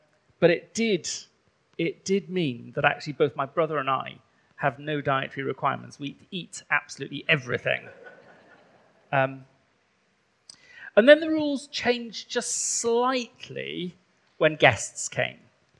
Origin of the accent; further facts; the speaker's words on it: Wales, United Kingdom; first language Welsh; English is a second language; I come from the deepest, darkest part of rural Wales. My first language is Welsh. And I was brought up in quite a traditional household.